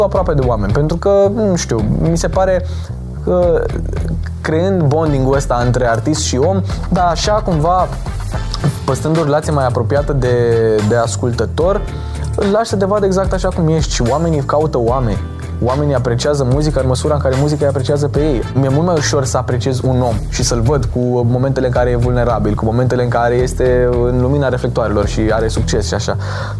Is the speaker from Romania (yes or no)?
yes; Bucharest, Romania; am 18 ani, sunt din București